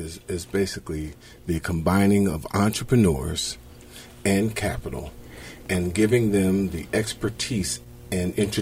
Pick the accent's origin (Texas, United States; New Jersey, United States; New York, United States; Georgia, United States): New Jersey, United States; No. I am originally from New Jersey.